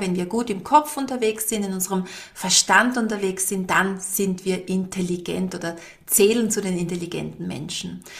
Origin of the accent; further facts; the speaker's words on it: Styria, Austria; bei uns in der Steiermark